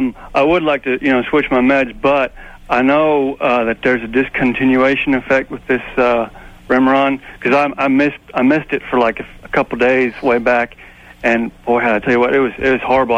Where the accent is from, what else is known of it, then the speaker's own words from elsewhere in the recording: Virginia, United States; I'm actually from Virginia